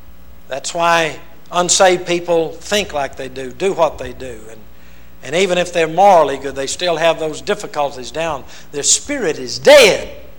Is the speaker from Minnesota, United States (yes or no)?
no; Louisiana, United States; also born or lived in Texas; He worked for Lockheed in 1944, moved to Louisiana. I was born in 44. I was about 3 months old. I'm barely a Texan.